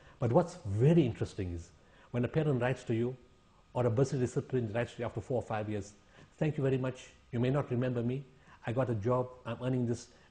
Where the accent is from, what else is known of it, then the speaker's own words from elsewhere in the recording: South Africa; We come from South Africa